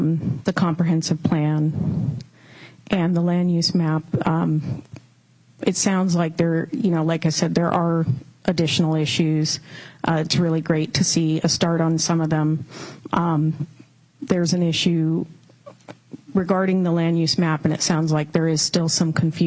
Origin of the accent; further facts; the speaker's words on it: Black Diamond, Washington, United States; now in Bellevue, United States; But I live in Bellevue, and I grew up in Black Diamond.